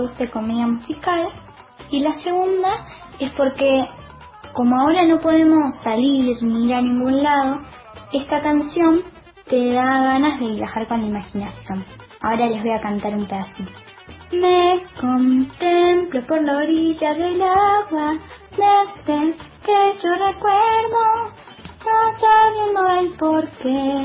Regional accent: Buenos Aires, Argentina; soy de Buenos Aires

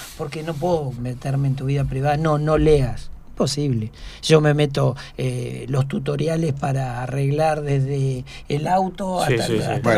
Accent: San Martín de los Andes, Neuquén, Argentina; Yo vengo de San Martín de los Andes

